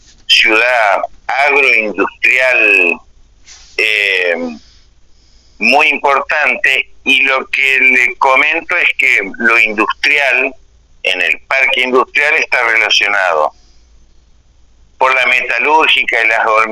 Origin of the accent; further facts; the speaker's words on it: Entre Ríos, Argentina; nosotros somos una localidad de Paraná Campaña, que en realidad Paraná y Paraná Campaña, es decir, somos un mismo departamento, pero la región es denominada Paraná Campaña